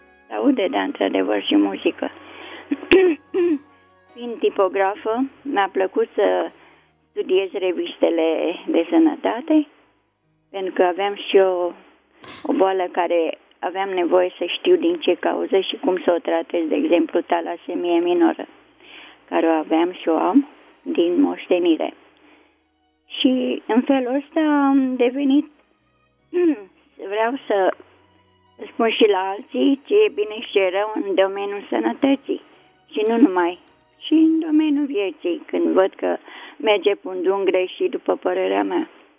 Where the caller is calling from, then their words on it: Bucharest, Romania; din București.